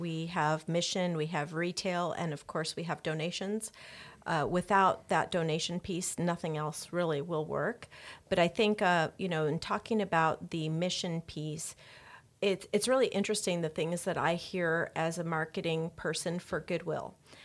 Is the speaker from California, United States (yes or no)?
yes; Pine Valley, California, United States; also born or lived in San Diego; I grew up in a small town in East County called Pine Valley.